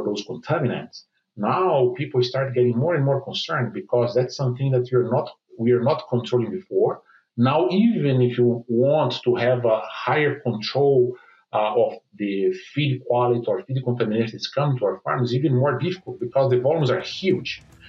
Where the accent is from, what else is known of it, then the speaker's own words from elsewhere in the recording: Brazil; English is a second language; So I'm originally from Brazil.